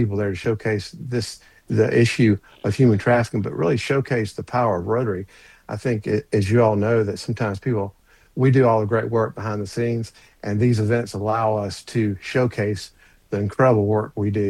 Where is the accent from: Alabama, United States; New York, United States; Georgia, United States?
Georgia, United States; And like I mentioned, in my home state of Georgia, we had 143 counties out of 159 with trafficking victims last year.